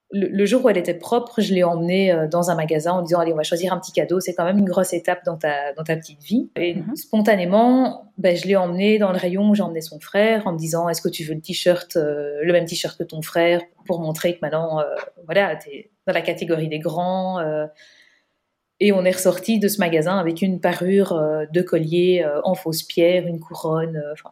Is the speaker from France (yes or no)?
no; Belgium